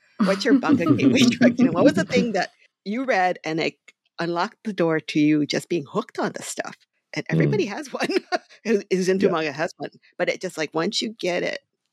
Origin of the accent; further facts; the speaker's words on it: Hawaii, United States; Yeah, I mean, I grew up in Hawaii, and I'm Japanese-American, but I'm like third, fourth generation. So I didn't grow up speaking and reading Japanese around my house, but Hawaii has a huge Japanese-American population.